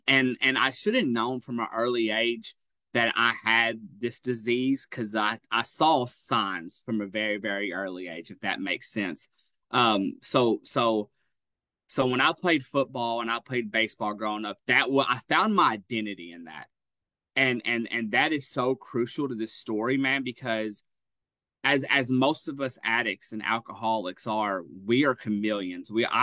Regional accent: Hopkinsville, Kentucky, United States; I'm 30 years old. I'm from Hopkinsville, Kentucky, and I am a meth addict.

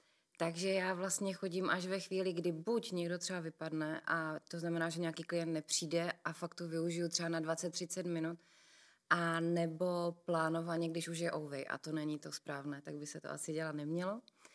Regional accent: Opava, Moravian-Silesian Region, Czechia; v Opavě, odkud pocházím, je úžasná oční škola

